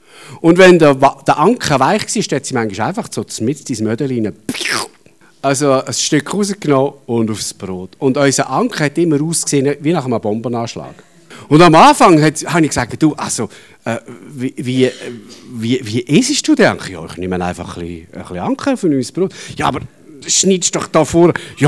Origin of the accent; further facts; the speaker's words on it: Aargau, Switzerland; Ich bin zwar am Hallweiler See aufgewachsen, wir sind dort fischen